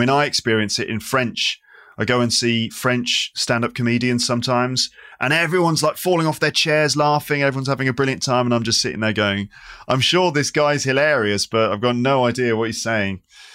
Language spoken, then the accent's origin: English; England, United Kingdom; So I'm from England. I mean, it's probably obvious based on my voice.